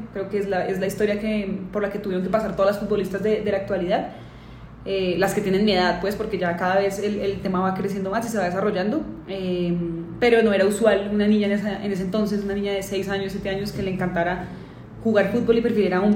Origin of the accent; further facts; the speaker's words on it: La Calera, Cundinamarca, Colombia; Nací en el 92, en marzo. Nací en Bogotá, pero a mis 2 años más o menos nos fuimos a vivir a La Calera con mis papás, a las afueras. Toda la vida hemos vivido ahí, es en una vereda, entonces sí es en el campo abierto.